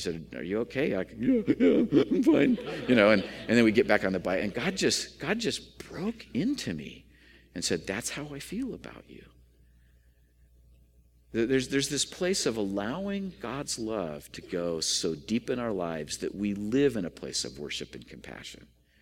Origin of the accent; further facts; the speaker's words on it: United States; I don't know, I'm an American male.